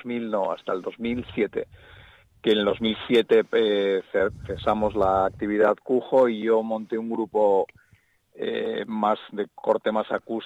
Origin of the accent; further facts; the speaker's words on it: Bilbao, Basque Country, Spain; yo soy de Bilbao también, ¿no?